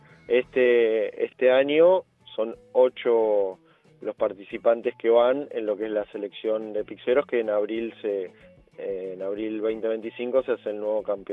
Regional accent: Buenos Aires, Argentina; yo soy de Villa del Parque.

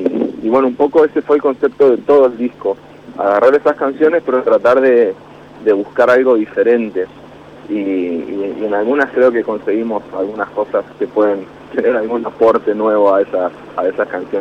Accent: Resistencia, Chaco, Argentina; now in Buenos Aires, Argentina; músico, compositor de canciones, soy resistencia del Chaco, vivo en Buenos Aires hace unos cuantos años

